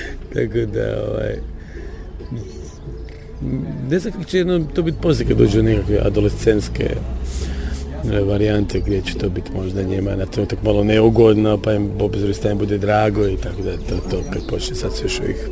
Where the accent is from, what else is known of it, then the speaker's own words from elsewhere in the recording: Germany; Ja sam odrastao u Njemačkoj, moj kao gastarbajtersko dijete